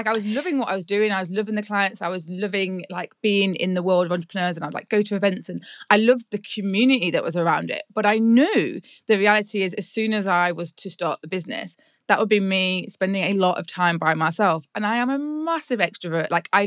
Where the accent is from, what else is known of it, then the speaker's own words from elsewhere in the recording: Nottingham, East Midlands, United Kingdom; also born or lived in London; I'd lived in London for 10 years and I moved to Nottingham, which was my hometown.